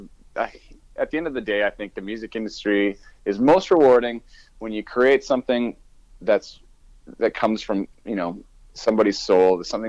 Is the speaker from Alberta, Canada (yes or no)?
yes; St. Albert, Alberta, Canada; My hometown show. Yeah, we got … coming out, and we're going to be doing another singer-songwriter thing. And it's right down the road from my house. I'm so excited. I don't think I've ever done a hometown show. Never played in St. Albert.